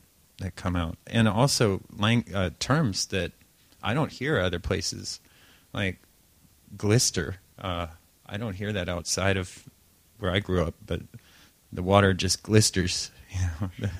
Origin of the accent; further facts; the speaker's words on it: Appalachia, United States; accent: Appalachian; So in terms of Appalachian dialect, as we say it, that's how we say it there, as Appalachian. And that's you know, neither here nor there. But, for one, I grew up in it.